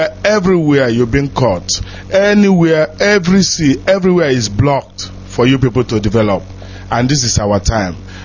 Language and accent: English; Enugu State, Nigeria; now in Germany; I'm from Enugu State, Ogun local government.